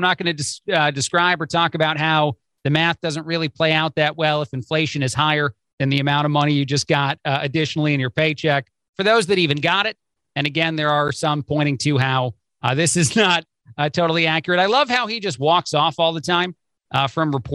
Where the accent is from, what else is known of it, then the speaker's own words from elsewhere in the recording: East Coast, United States; And I am an Italian from the East Coast, so I'm curious about this